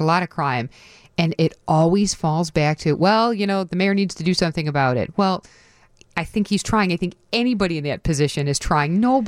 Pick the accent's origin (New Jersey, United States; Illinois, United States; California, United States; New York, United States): Illinois, United States; Chicago; That because you and I are both born and raised in Chicago, South Side, North Side.